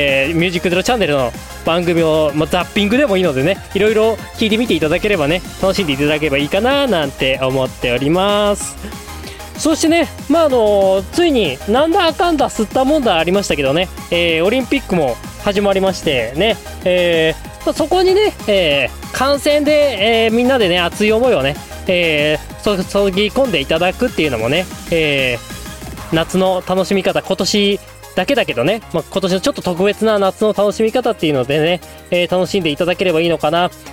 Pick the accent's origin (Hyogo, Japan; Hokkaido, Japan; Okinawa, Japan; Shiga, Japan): Hokkaido, Japan; 私のね、生まれ故郷でありますね、地元北海道も